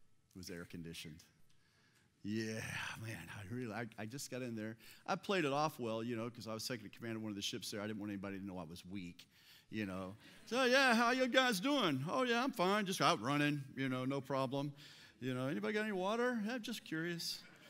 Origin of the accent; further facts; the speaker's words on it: the South, United States; moved away; When you have an accent, you think it's everyone else that has one. But so I'm from the South, and, you know, up until 2005 when I moved up here